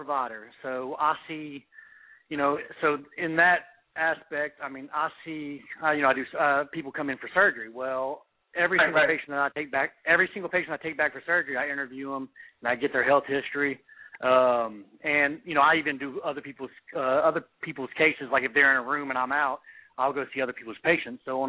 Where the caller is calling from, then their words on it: Texas, United States; from Texas.